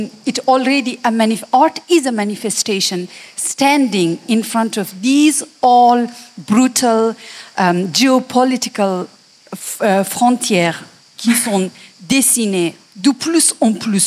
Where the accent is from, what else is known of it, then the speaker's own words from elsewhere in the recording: Afghanistan; French is a second language; Je viens d'Afghanistan et par rapport à l'histoire d'Afghanistan contemporain